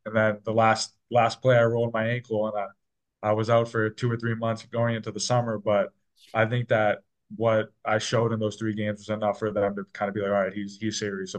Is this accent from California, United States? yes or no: no; Boston, Massachusetts, United States; I mean, we're all like that because we're all from Southie